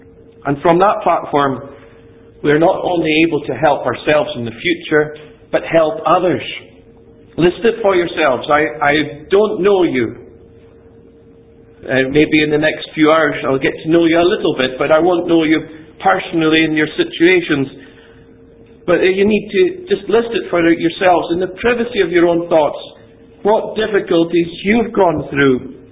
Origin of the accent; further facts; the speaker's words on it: Ferintosh, Scotland, United Kingdom; when I was growing up in Ferrantosh, in the Black Isle, just north of Inverness